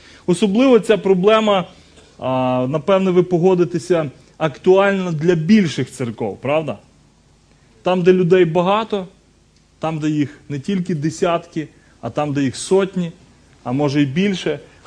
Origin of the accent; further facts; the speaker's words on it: Lutsk, Volyn Oblast, Ukraine; Я родився, живу, виріс і служу в місті Луцьку, це Західна Україна, Волинська область. Мені зараз 38 років.